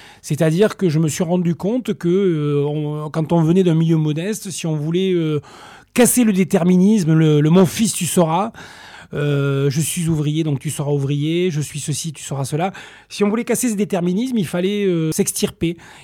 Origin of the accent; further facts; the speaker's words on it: Toulouse, Occitanie, France; Moi, j'ai grandi au Mirail.